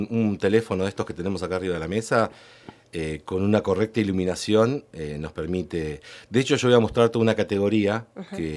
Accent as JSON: {"language": "Spanish", "region": "La Pampa", "country": "Argentina", "tie": "born or raised there", "lives_now": "Buenos Aires, Argentina", "said": "yo soy un fanático de La Pampa, por más que no vivo acá, y se me va a notar en todos mis comentarios, pero yo tengo un chat con los chicos del colegio que compartí acá"}